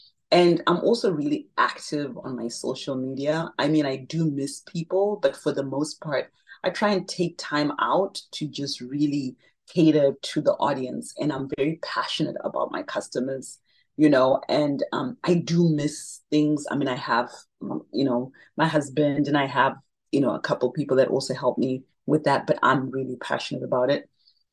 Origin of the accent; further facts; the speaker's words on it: Zimbabwe; In Africa, you know, I'm so passionate about Zimbabwe. That's my hometown, right?